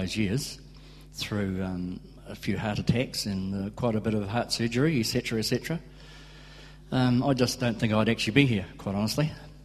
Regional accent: Port Chalmers, Otago, New Zealand; born there; also born or lived in Aramoana; I was born in Port Chalmers, 1946. 61 years ago?

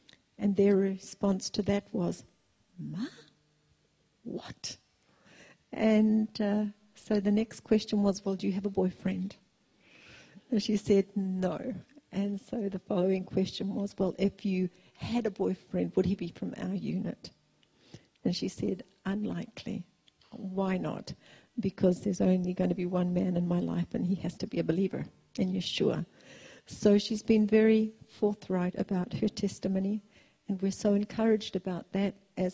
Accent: Kawerau, Bay of Plenty, New Zealand; grew up in Kawerau in the Eastern Bay of Plenty. So if any of you sort of wonder about my accent, it's a mixture of all sorts of things. But we're really local, brought up

